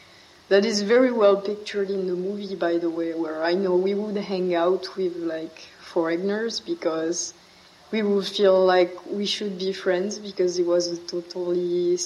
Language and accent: English; France; moved away; also born or lived in Sweden / China; my first move was to Sweden. So I was already moving from France to another country, to a country that spoke a different language, that had a very different culture.